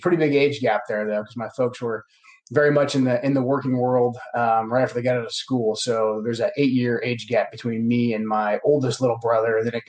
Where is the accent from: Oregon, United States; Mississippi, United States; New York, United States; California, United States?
Oregon, United States; also born or lived in Sweet Home; Yes, I grew up in Oregon, mostly right here in the Pacific Northwest. I was born in a little tiny logging town called Sweet Home, Oregon